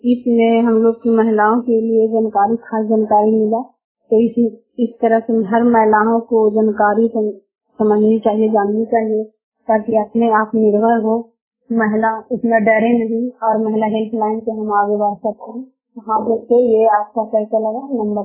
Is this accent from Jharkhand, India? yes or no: no; Chandigarh, India; चंडीगढ़ के रहने वाली हूँ। आज मैं चंडीगढ़ में हूँ